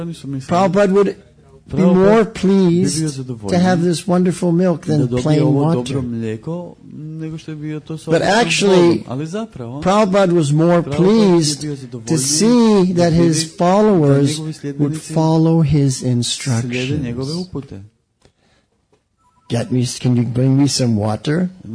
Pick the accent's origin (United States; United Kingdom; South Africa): United Kingdom; England; born there; also born or lived in Canada; I am not American, okay? I was born in England. And educated in Canada.